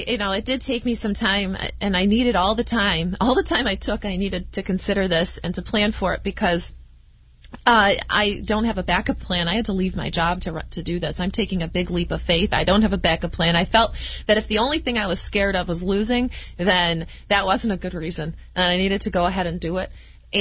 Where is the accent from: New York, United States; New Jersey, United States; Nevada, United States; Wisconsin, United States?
New York, United States; Rochester; So I grew up in Rochester. I'm a lifelong Democrat.